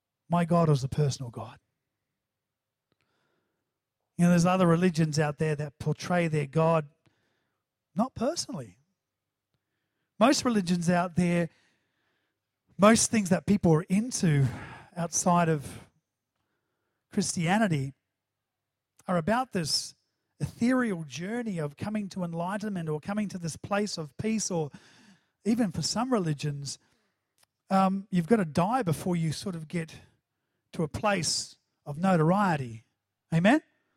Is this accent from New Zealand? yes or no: yes; New Zealand; accent: New Zealand; did that sound New Zealand? Chance. My New Zealand accent, chance.